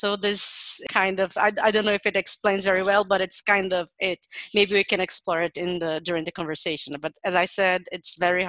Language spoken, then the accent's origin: English; Brazil; I'm a lawyer from Brazil